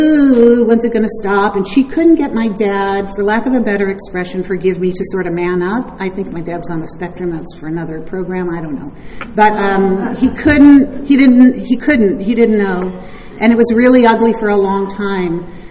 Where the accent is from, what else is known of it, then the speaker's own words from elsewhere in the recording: Detroit, Michigan, United States; born there; I was born in Detroit. I have an older and younger brother.